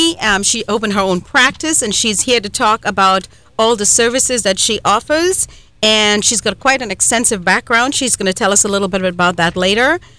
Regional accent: Trinidad & Tobago; moved away; back home where I was born and raised in Trinidad, we tried our best to get to know our neighbors and our friends.

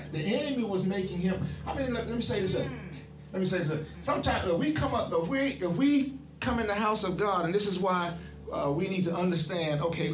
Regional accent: West Cocoa, Florida, United States; Pastor Pam grew up out in West Cocoa. I grew up out in West Cocoa.

